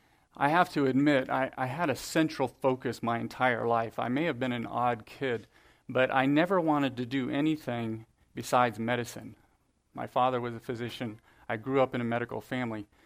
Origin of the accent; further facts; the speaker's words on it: Jellico, Tennessee, United States; I'm from East Tennessee in Jellicoe.